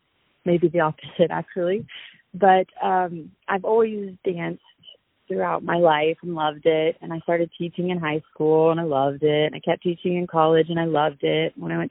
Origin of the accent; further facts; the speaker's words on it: Council Grove, Kansas, United States; also born or lived in Houston, Texas / Germany; I was born in Houston, Texas, and raised in Council Grove, Kansas, small town, and moved to Germany for a few years while my husband was in the service. And now we're back in our hometown